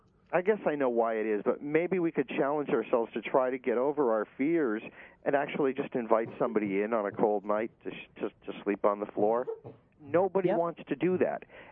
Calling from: Cambridge, Massachusetts, United States; Cambridge, Massachusetts, right next to Boston.

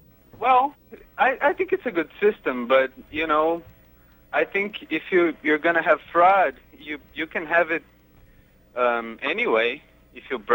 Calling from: Brazil; Okay, I'm calling from Brazil.

